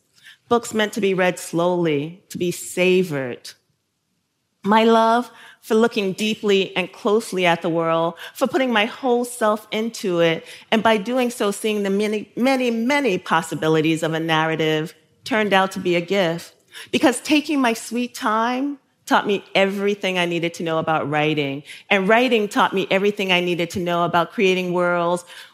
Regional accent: South Carolina, United States; now in New York City, United States; I mean, I came out of Jim Crow South, right? So I came from South Carolina to New York City.

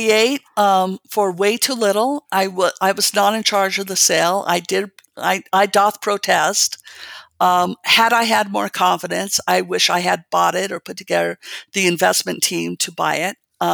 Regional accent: Santa Fe, New Mexico, United States; I grew up here in Santa Fe. I went to Stanford. I went to Stanford Business School.

